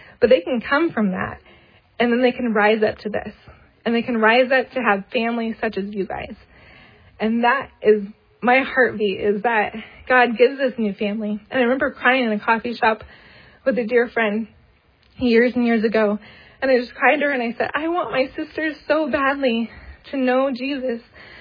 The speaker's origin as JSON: {"language": "English", "region": "California", "country": "United States", "tie": "born there", "said": "I was born in California in the Bay Area to awesome parents that it was a broken home."}